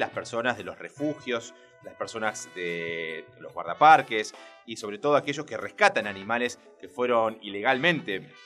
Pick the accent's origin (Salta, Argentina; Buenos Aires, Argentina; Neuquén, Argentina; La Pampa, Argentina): Buenos Aires, Argentina; Ah, a mí me encanta … de Buenos Aires.